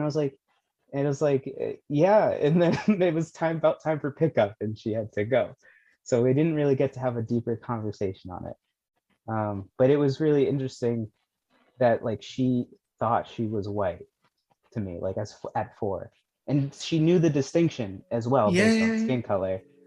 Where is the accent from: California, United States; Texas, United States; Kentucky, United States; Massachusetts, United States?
Massachusetts, United States; Boston; I grew up in East Boston, which is like a predominantly Hispanic neighborhood. And I'm of mixed descent.